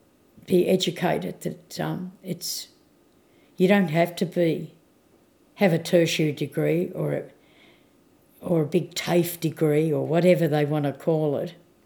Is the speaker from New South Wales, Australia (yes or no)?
no; Tasmania, Australia; See, where I come from, where I was born and brought up in Tassie